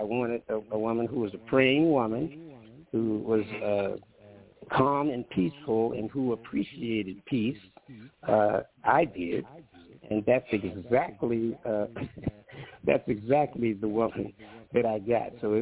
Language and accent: English; Detroit, Michigan, United States; moved away as an adult; also born or lived in California; I was born in Detroit, Michigan, but I came out to California in 1962, and I became, I was in school then.